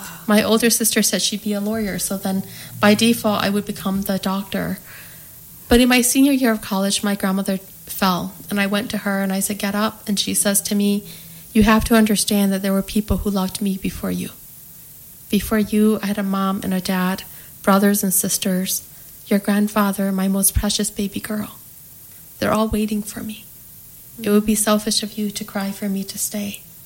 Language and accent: English; St. Paul, Minnesota, United States; In St. Paul, Minnesota, we grew up in the St. Paul Public Schools.